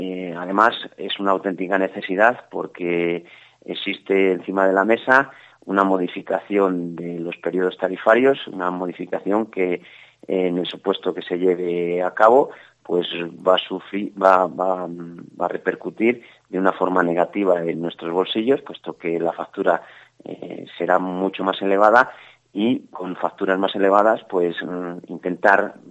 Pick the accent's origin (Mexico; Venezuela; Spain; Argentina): Spain; Astudillo, Castile and León; Soy de Astudillo, vivo en Astudillo y resido en Astudillo